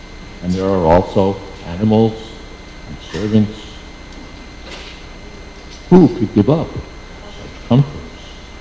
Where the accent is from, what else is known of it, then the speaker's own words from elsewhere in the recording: United States; And, you know, as an American, I had this picture that there's always somebody from the KGB following all the citizens